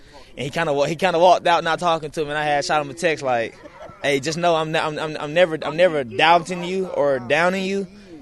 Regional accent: Atlanta, Georgia, United States; we're from Atlanta, like. We don't cry about nothing.

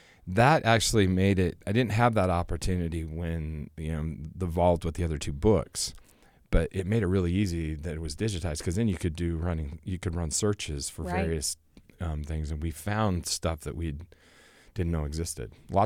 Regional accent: Orem, Utah, United States; we grew up in Orem. We grew up in the same neighborhood.

